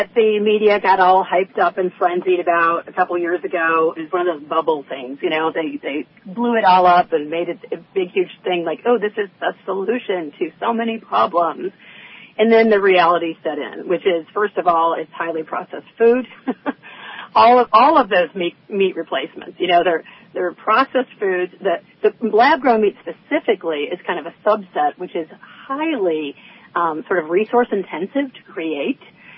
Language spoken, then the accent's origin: English; Kalamazoo, Michigan, United States; I'm from Kalamazoo, Michigan, and went to Kalamazoo College.